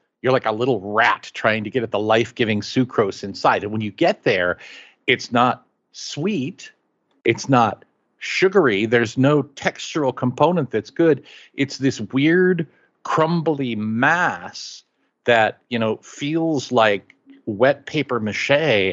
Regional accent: Kansas, United States; I'm from Kansas.

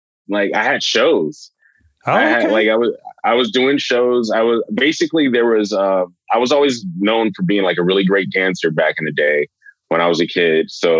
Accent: California, United States; also born or lived in Los Angeles / Long Beach / San Diego; I'm actually from Los Angeles. So I was born here, but I pretty much grew up all over Southern California.

